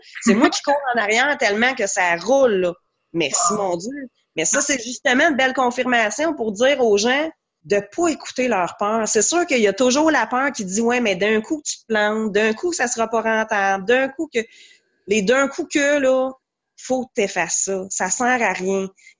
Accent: Quebec, Canada; je suis revenue dans mon coin de pays, qui est les cantons de l'Est

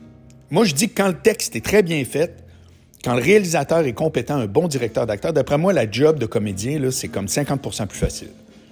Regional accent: Quebec City, Quebec, Canada; moi, je viens de Québec, j'ai été élevé à la radio de Québec.

